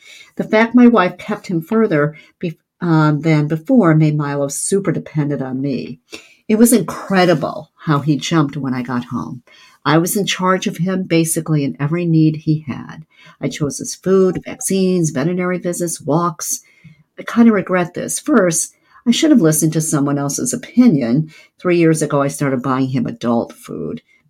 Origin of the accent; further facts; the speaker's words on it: Saltillo, Coahuila, Mexico; also born or lived in Monterrey; In March of 2018, I got a job in my hometown, Saltillo, very near Monterey. So we moved, and a couple of weeks later, we realized we were pregnant.